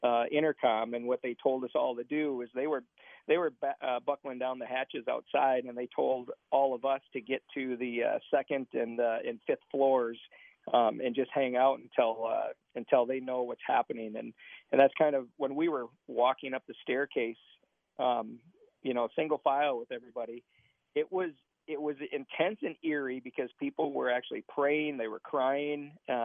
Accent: Minnesota, United States; Okay, so I'm from Minnesota. I've never experienced a earthquake ever.

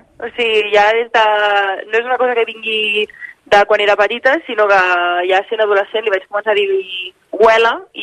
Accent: Terrassa, Catalonia, Spain; De Terrassa.

